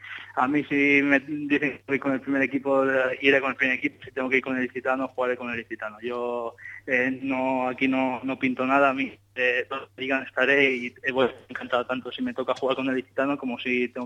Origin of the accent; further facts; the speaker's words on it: Barcelona, Catalonia, Spain; Yo además es que soy de allí, de Barcelona